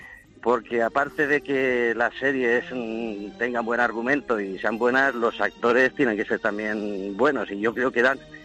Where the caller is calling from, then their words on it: Elche de la Sierra, Castilla-La Mancha, Spain; Buenos días … de Elche de la Sierra, Albacete.